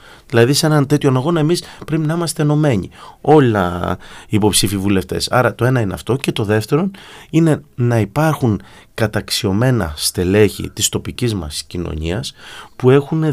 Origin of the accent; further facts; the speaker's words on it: Peloponnese, Greece; εγώ γεννήθηκα και μεγάλωσα στην Αρκαδία.